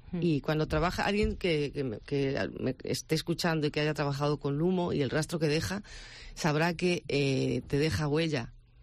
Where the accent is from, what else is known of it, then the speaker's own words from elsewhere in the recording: A Coruña, Galicia, Spain; also born or lived in Madrid; mi padre era coruñés y mi madre mexicana. Y a ver, nací en Madrid de casualidad. A mí casi me da de decir, no, yo soy de Coruña.